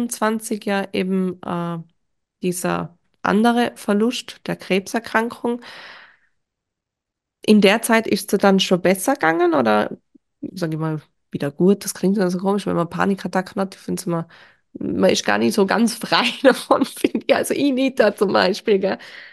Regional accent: Austria; Ich komme ja aus Österreich und ich wohne ja in Österreich.

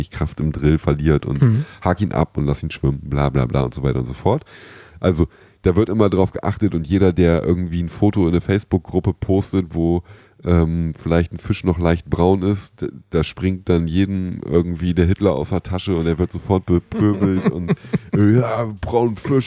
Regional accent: Northern Germany, Germany; Ich komme ja aus Norddeutschland.

